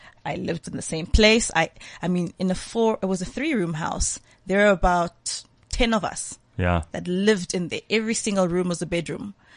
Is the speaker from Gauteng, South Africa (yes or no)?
yes; Soweto, Gauteng, South Africa; So I grew up in White City, Soweto, Jabavu, mm-hmm. where the poorest of the poorest live in Soweto.